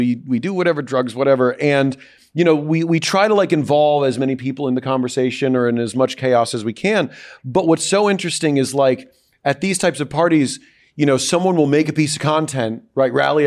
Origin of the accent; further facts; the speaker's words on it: Florida, United States; also born or lived in Philadelphia; I was raised in Florida, but I spent so much time in Philly, I kind of stopped saying I was from Florida